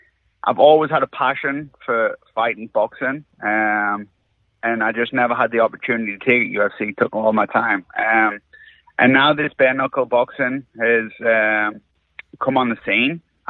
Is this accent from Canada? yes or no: no; England, United Kingdom; now in Central Coast, Australia; Obviously, originally I'm from England.